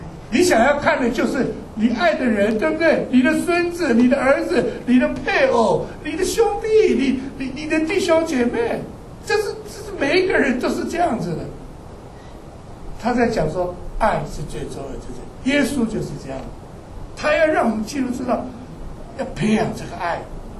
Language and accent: Chinese; China; 彼此感觉良好，我们中国人叫什么？志同道合嘛，对不对？